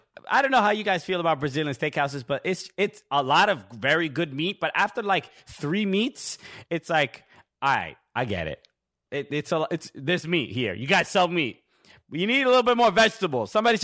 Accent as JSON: {"language": "English", "town": "Brooklyn", "region": "New York", "country": "United States", "said": "I'm originally from Brooklyn."}